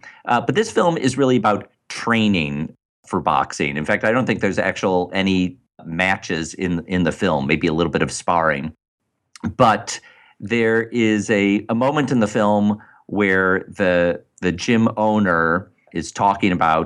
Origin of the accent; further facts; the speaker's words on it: Detroit, Michigan, United States; I grew up in Detroit or in the suburbs of Detroit, went to high school in the city.